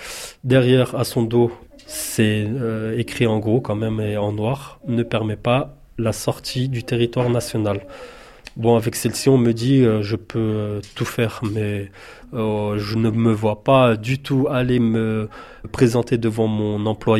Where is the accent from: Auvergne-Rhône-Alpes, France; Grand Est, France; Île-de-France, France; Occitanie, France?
Auvergne-Rhône-Alpes, France; Annecy; je suis fier d'Annecy, et de me faire quitter Annecy, là où je suis né, là où j'ai grandi, ces ruelles, ces rues, le lac